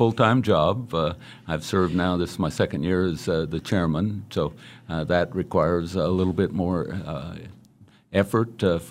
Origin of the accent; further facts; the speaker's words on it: Great Bend, Kansas, United States; I was born and raised in Great Bend, Kansas.